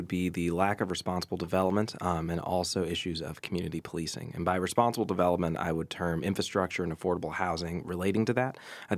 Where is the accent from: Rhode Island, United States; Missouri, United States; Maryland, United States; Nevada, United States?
Missouri, United States; Columbia; My connection to the city is that I grew up in Columbia. I'm a lifelong resident.